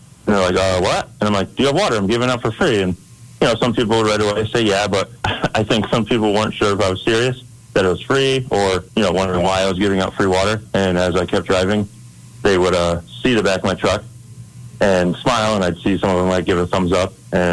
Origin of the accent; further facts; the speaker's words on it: Milford, United States; You know, I love Milford. I grew up in Milford. I've always been here.